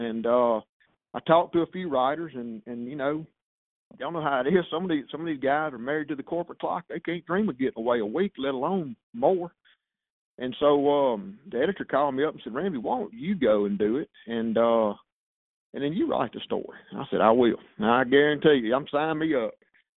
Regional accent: Mississippi, United States; And as a little boy growing up in the Mississippi Delta

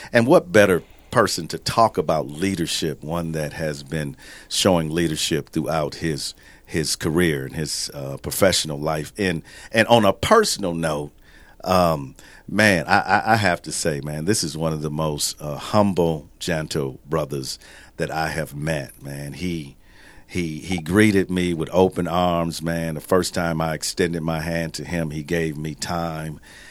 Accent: Milwaukee, Wisconsin, United States; And most folks know I'm again, I'm from Milwaukee. I'm a Bucks fan, right?

